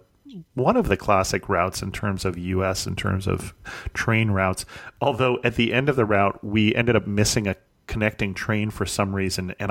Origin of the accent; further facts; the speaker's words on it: California, United States; my grandparents were in Colorado, and I grew up in California